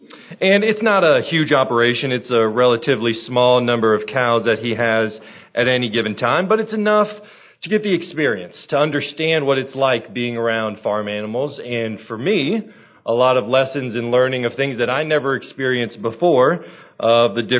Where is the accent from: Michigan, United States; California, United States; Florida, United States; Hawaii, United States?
Florida, United States; Port St. Lucie; I grew up in Florida in a town called Port St. Lucie, or as my father affectionately referred to it, Port St. Lousy. But it was a great place to grow up.